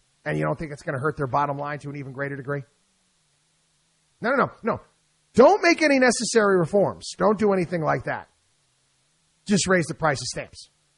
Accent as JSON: {"language": "English", "town": "Albany", "region": "New York", "country": "United States", "tie": "born or raised there", "said": "Again, growing up in Albany, New York was akin to growing up in, I guess, like France"}